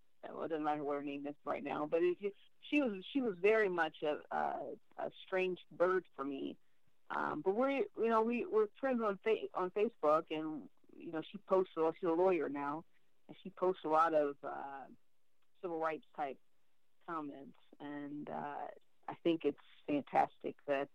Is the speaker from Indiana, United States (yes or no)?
yes; Indianapolis, Indiana, United States; born there; Okay. I was born in Indianapolis, Indiana.